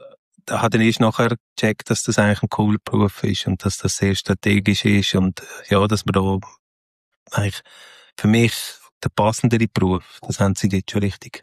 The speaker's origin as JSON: {"language": "German", "region": "Lucerne", "country": "Switzerland", "tie": "born or raised there"}